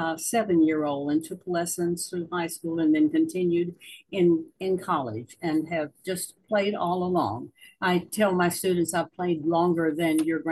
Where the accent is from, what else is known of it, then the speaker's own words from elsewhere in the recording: Springfield, Tennessee, United States; born there; I was born in Springfield, Tennessee, which is just a little bit north of Nashville. My father was a tobacco farmer and my mother a housewife.